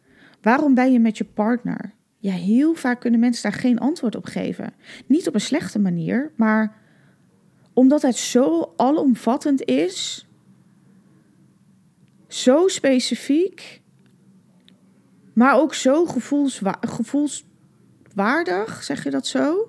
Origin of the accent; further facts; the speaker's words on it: Limburg, Netherlands; also born or lived in Ireland / Germany / Estonia; In Limburg, hè, ik kom uit Limburg. Limburg is het ook niet voor me. Ik heb in Ierland gestudeerd. Ik heb in Duitsland gewoond.